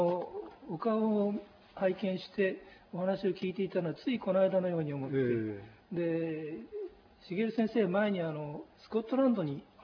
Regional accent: Obihiro, Hokkaido, Japan; 帯広で育ってますから北海道のことよく分かってるし

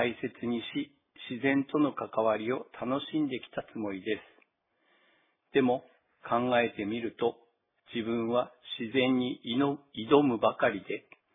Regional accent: Hokkaido, Japan; 私は北海道に生まれ、60年間北海道に住み続けていながら、

